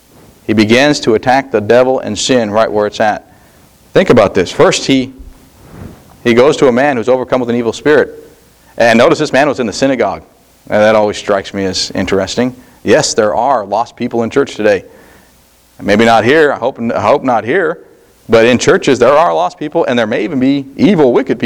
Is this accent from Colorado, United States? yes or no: yes; Colorado, United States; now in Southern United States; I came to the South, I didn't realize how many Baptist churches there were. Being born and raised in Colorado, there were Southern Baptists and maybe an Independent Baptist, and that was about it.